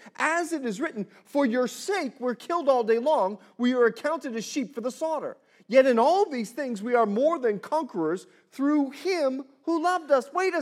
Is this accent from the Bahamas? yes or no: yes; Bahamas; now in California, United States; I grew up in the Bahamas. You know my story. And so I'm trying to raise my son to do the very same thing. Now, we've moved to California.